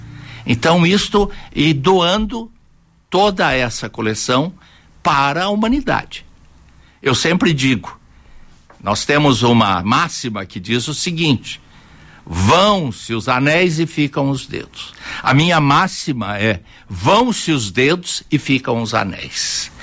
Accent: Paraná, Brazil; São Paulo é uma maravilha, mas São Paulo não é o rio da minha aldeia. O rio da minha aldeia é o Tibagi.

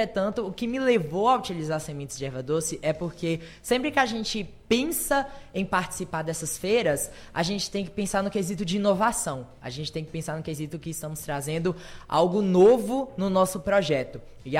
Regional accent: Barra do Choça, Bahia, Brazil; eu sou de Barra do Choça, a terra do café.

